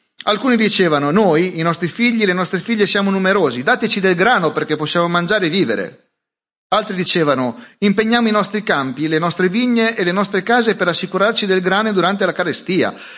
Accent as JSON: {"language": "Italian", "region": "Liguria", "country": "Italy", "said": "io sono ligure, sono anche un po' taccagno"}